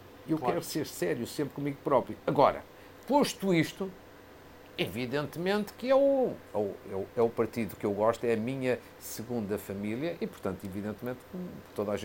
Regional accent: Fafe, Braga, Portugal; são três cafés da minha terra, de Fafo.

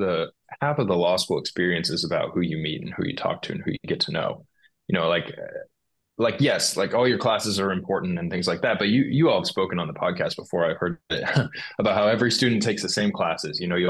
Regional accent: Phoenix, Arizona, United States; now in Cambridge, United States; Phoenix. I'm from Phoenix, Arizona.

